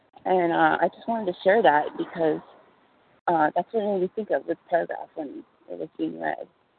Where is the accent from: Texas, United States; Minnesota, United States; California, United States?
California, United States; Los Angeles; I'm a compulsive overeater with a history of anorexia and bulimia, and I am from East Los Angeles, California.